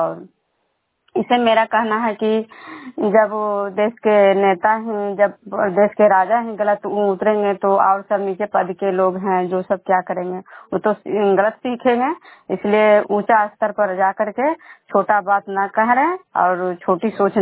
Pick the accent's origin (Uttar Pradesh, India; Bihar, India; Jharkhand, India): Bihar, India; Khajra